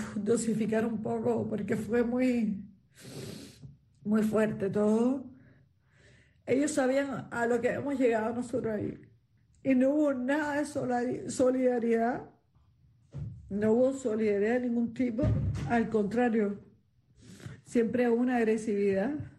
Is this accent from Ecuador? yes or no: no; Cuba; fuimos de los pocos cubanos que entraron